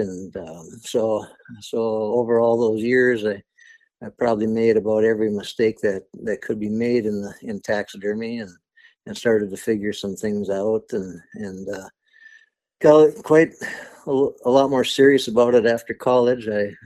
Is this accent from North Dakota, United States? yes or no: yes; Rockford, North Dakota, United States; I grew up in North Dakota. I lived out in Rockford, North Dakota my whole life. Small town.